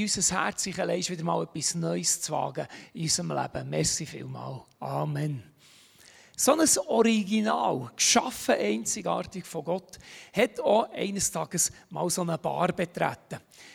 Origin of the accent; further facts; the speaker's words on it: Bern, Switzerland; Ich bin aus dem Emmental.